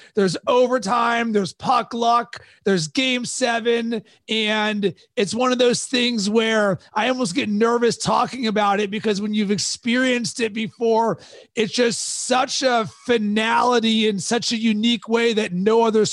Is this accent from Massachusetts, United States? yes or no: no; Pittsburgh, Pennsylvania, United States; now in Chicago, United States; I'm from Pittsburgh and I live in Chicago. So I'm a diehard Penguins fan.